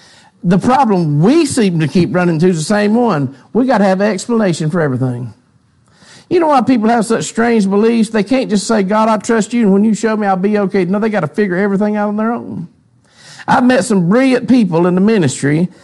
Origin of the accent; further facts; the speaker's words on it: Bronx, New York, United States; We're from the Bronx.